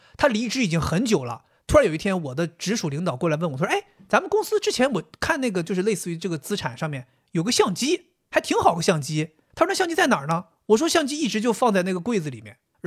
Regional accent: Shanghai, China; 就比如说我是上海的，我打这个电话他就会分配到我们上海的某一个营业部

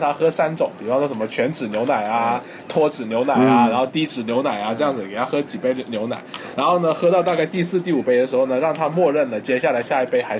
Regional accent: Guangdong, China; 我作为广东人民

